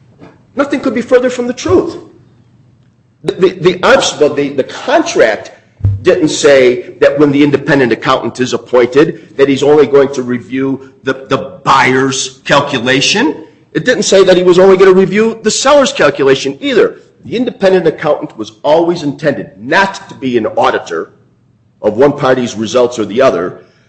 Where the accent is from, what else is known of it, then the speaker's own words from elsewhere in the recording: New York, United States; Your Honor, I'm from New York, so